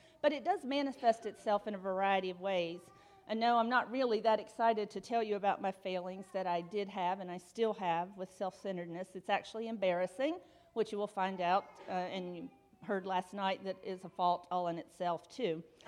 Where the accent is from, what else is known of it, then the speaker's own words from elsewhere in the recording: West Virginia, United States; I do feel the need to reiterate that I am from West Virginia, and you can do with that information whatever you would like.